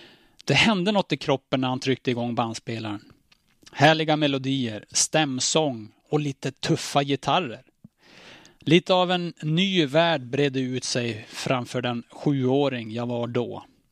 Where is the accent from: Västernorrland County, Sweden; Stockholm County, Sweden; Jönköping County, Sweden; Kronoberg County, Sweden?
Västernorrland County, Sweden; Nordingrå; Bland mina första musikminnen som jag har är hemma på Vallen i Nordingrå.